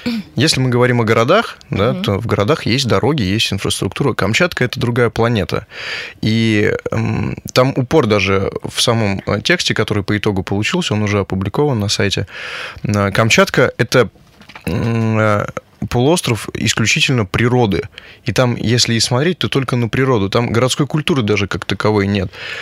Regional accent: Yaroslavl, Yaroslavl Oblast, Russia; в моем родном городе осталась, я все равно, чем дальше я еду, тем больше хочется в Ярославль.

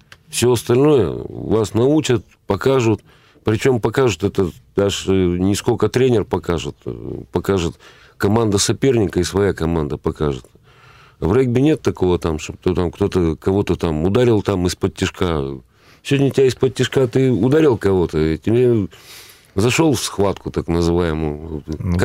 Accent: Perm, Perm Krai, Russia; Да, я пермяк.

